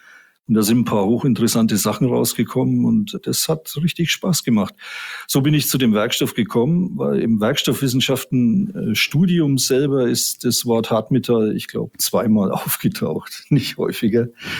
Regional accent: Erlangen, Bavaria, Germany; Ich bin gebürtiger Mittelfranke. Ich komme aus Erlangen.

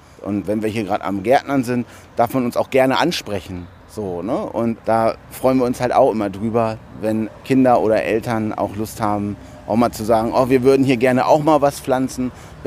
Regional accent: Hanover, Lower Saxony, Germany; ich bin hier in Hannover aufgewachsen in der Stadt und hatte halt auch nicht so immer den Zugang zum grünen, zu grünen Flächen

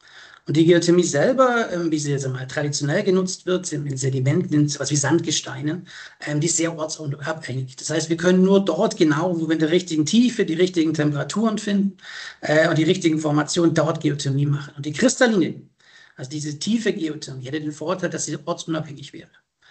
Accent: Baden-Württemberg, Germany; Ich komme ja aus dem Schwarzwald ursprünglich

